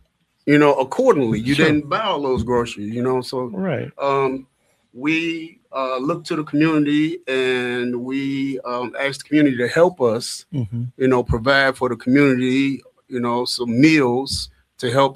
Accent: Detroit, Michigan, United States; now in Muskegon, United States; I graduated Muskegon Heights, born and raised in Detroit.

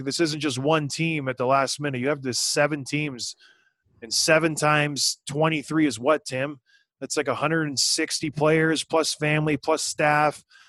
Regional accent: Canada; I'm Canadian.

